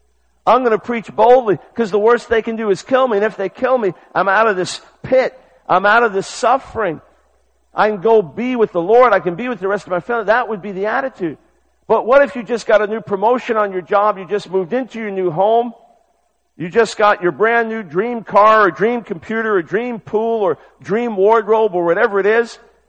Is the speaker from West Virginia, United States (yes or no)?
no; New York, United States; But I'm from New York originally